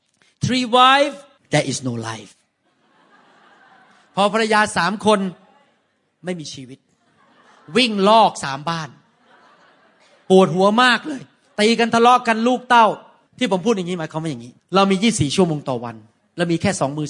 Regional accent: United States; ขอโทษนะครับผมมาจากอเมริกาภาษาไทยผมมันเพี้ยนไปเยอะแล้ว

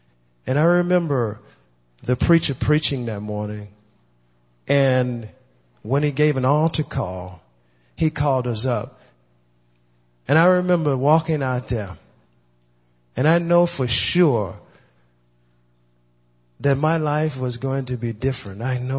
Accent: Louisiana, United States; I am originally from the South, Louisiana. I was born and raised there.

